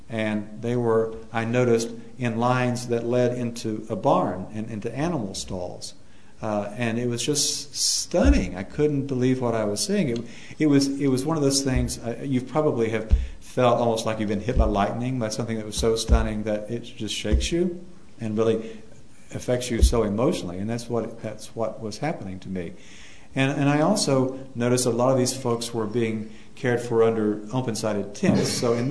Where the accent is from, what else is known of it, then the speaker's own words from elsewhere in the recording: Kingsport, Tennessee, United States; So this health fair that I read about in my hometown newspaper was actually in Wise County, Virginia, a few miles up the road from Kingsport.